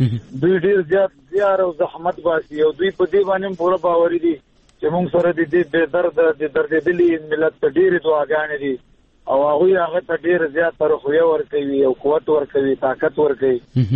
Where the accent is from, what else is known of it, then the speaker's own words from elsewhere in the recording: Afghanistan; زه د خپلو افغانانو باندې غږ کوم چې ولې مونږ نور جنگ وکړو